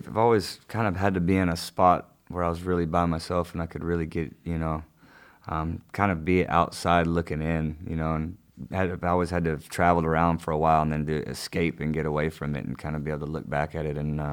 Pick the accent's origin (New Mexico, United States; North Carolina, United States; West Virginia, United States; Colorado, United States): New Mexico, United States; also born or lived in Texas; Yeah, mostly New Mexico and Texas, yeah.